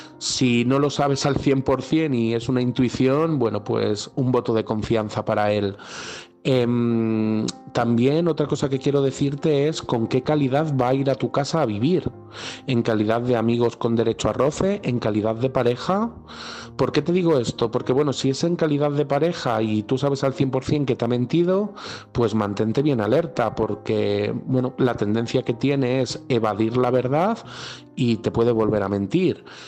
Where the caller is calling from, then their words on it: Madrid, Community of Madrid, Spain; de Madrid y mi mensaje es